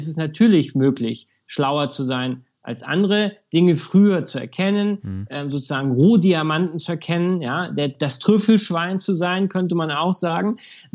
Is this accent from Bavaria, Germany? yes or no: yes; Munich, Bavaria, Germany; born or raised there